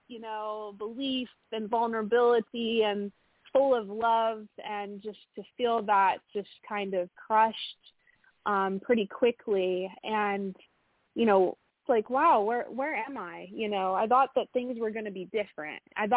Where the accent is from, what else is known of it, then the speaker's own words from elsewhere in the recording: Midwest, United States; So I grew up in the Midwest in a little town of 5,000 people.